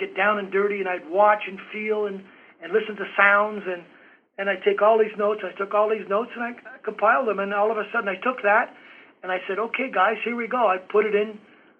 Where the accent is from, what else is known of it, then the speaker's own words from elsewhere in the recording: Canada; born there; I was born in Canada many, many years ago